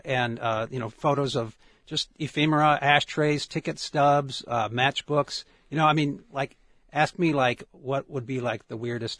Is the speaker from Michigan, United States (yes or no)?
no; Chicago, Illinois, United States; now in Tucson, United States; I'm from Chicago originally.